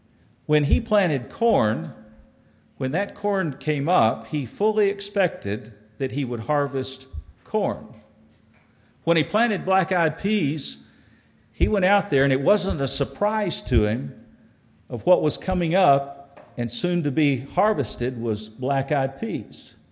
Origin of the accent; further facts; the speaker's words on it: Texas, United States; Back when I grew up here in West Texas, in the spring, Brother George would go out and he'd get a patch of ground near Idaloo, and he'd plant a lot of vegetables.